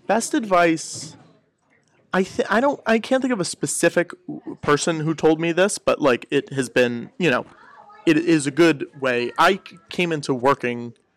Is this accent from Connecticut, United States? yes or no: yes; Connecticut, United States; You know, I'm from Connecticut, like, small suburban Connecticut.